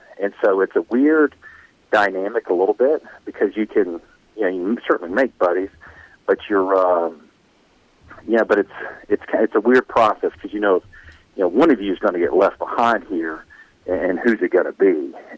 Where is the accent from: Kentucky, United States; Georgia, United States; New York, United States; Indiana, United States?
Georgia, United States; I grew up in Gwinnett County and have an opportunity to play at the University of Georgia